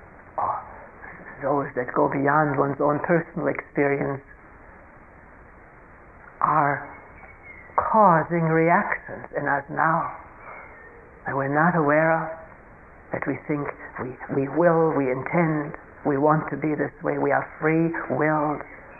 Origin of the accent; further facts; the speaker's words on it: Germany; English is a second language; I was a very scared child, of course, growing up in Germany